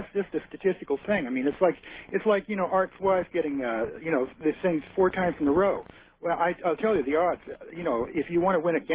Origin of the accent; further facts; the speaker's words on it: Kansas, United States; I grew up in Kansas listening to soul music.